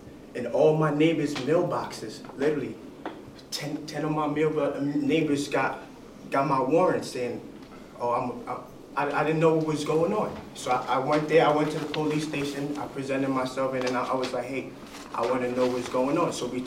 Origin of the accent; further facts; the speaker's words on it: Bronx, New York, United States; because I was born and raised in Bronx